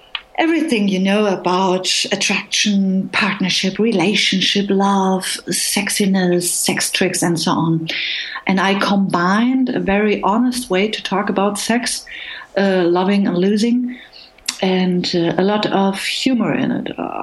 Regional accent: Germany; first language German; English is a second language; My mother tongue in writing is German, because I'm a born German, and it is full of all these different nuances of words.

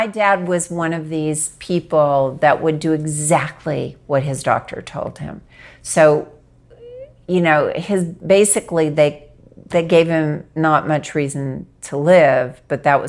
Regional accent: Arkansas, United States; My dad was a freight train conductor, and I grew up in Arkansas

